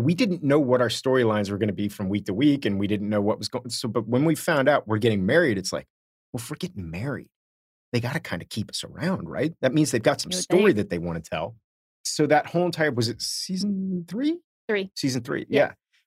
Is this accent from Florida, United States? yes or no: yes; Miami, Florida, United States; I grew up in Miami. Look, I'm used to it, but I'm not used to it anymore.